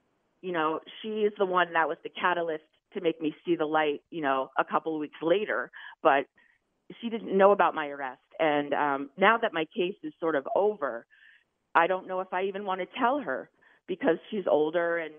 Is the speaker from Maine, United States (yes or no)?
yes; Maine, United States; I'm from Maine, so I was in Maine with my family